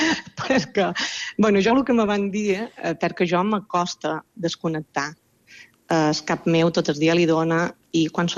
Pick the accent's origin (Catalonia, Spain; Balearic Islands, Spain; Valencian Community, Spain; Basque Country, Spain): Balearic Islands, Spain; som menorquina.